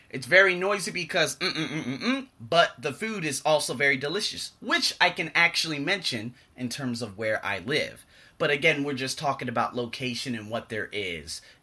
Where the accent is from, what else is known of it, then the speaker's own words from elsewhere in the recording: Las Vegas, Nevada, United States; now in Bangkok, Thailand; Well, you know what? I actually live in Bangkok, but I'm originally from Las Vegas, so I could talk about Las Vegas first.